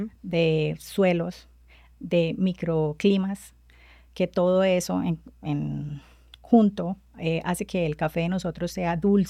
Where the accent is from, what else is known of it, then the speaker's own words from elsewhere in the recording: Colombia; ese es como el desafío mayor que tenemos nosotros como colombianos